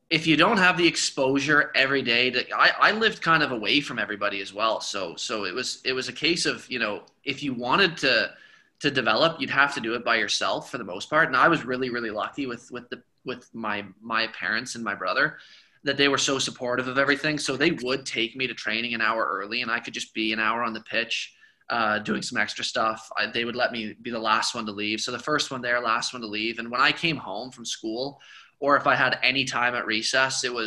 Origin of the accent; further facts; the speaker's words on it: Kinburn, Ontario, Canada; I grew up in Kinburn, if you recognize the name.